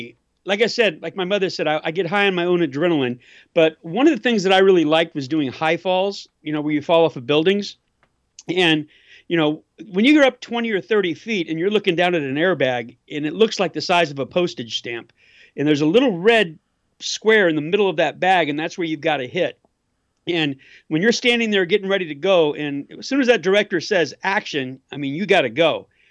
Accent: Hollywood, California, United States; I grew up in Hollywood, and when I got out of school, when I was in elementary school, I used to sneak into the studios and watch them filming.

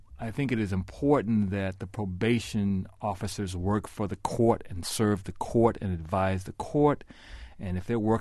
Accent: Denver, Colorado, United States; I know in my hometown of Denver, where I grew up, it's been tried and it's worked pretty well.

